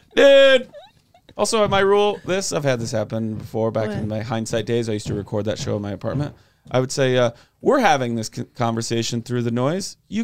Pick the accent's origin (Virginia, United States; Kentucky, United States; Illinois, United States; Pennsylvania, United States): Illinois, United States; Belvidere; I grew up in Belvedere, Illinois, which I am sure Daniel knows is about 35 miles northeast of Rochelle.